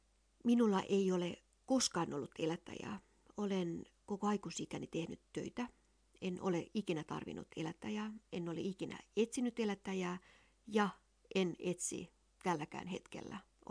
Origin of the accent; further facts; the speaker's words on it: Pori, Satakunta, Finland; accent: Southwest Finnish dialect; olen Porista kotoisin. Siellä on sitä Lounais-Suomen murretta, missä on paljon perua Ruotsi, Viro, hansakulttuurin niiden murteista. Eli lyhennetään ja puhutaan nopeasti.